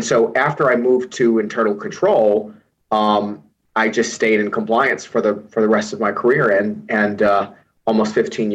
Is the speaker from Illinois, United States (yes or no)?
yes; Chicago, Illinois, United States; You know, I'm from Chicago, born and raised. So I had never, traveled to Dubai.